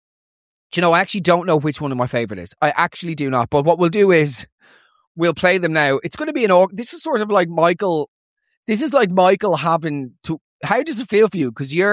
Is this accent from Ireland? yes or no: yes; Ireland; the sort of frenzied, instinctive tendency we have as Irish people to immediately soften the blow of anything bad by following up by saying something good.